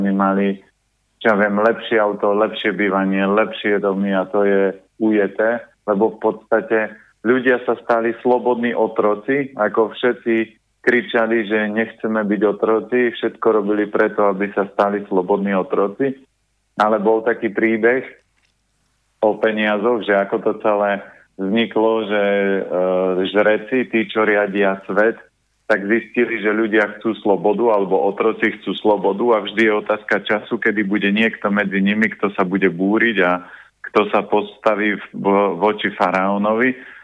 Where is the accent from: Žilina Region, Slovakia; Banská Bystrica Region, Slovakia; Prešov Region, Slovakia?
Žilina Region, Slovakia; To je také oravské počasie, lebo ja som z Oravy